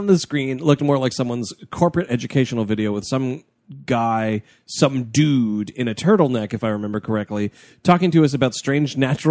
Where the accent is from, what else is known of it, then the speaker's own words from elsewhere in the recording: New York City, New York, United States; We're from New York City.